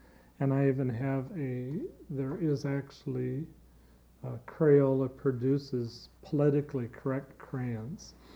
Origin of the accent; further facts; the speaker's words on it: Tacoma, Washington, United States; from Tacoma.